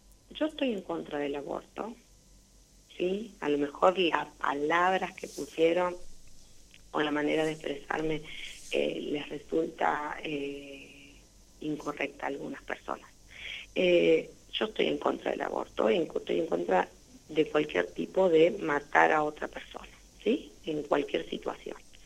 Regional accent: Eduardo Castex, La Pampa, Argentina; padres vivían acá cuando yo nací, nací en Pico, en el hospital de Pico, pero después viví acá toda mi vida.

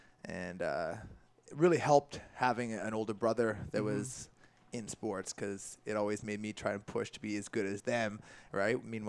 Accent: Canada; Growing up in Canada, right? Hockey's that main staple. Our town is about 3,500 people

